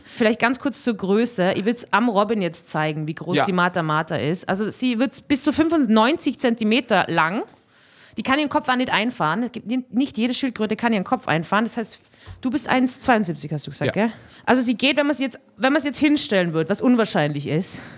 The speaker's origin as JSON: {"language": "German", "country": "Austria", "said": "Ich bin aus Österreich, ich weiß nicht genau, wie euer, also keine Ahnung."}